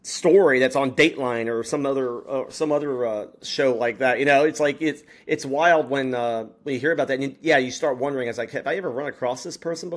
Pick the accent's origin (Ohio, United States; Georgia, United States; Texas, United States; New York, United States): Texas, United States; I grew up in Texas, but I graduated college near Kansas City